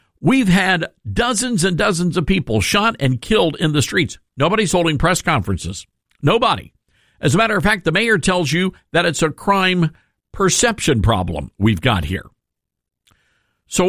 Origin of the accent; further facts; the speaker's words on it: Memphis, Tennessee, United States; And I wish he would use my hometown as an example. This is what we can do. This is what we can do to fix Memphis.